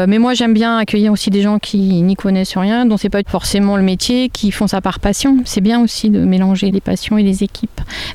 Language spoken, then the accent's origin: French; Saint-Denis, Île-de-France, France; Donc, je suis dionysienne. Donc, je suis née à Saint-Denis, dans la banlieue parisienne